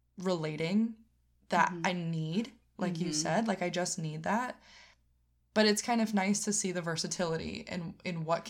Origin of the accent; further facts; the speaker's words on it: Massachusetts, United States; growing up in Western Mass